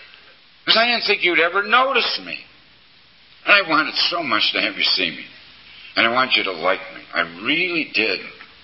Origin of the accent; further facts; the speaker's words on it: Chicago, Illinois, United States; I was born in Chicago, Illinois. Fine Christian parents.